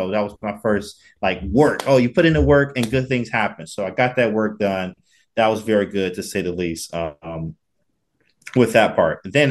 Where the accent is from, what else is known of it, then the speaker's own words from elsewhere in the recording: Detroit, Michigan, United States; So for me, I grew up in Detroit, Michigan.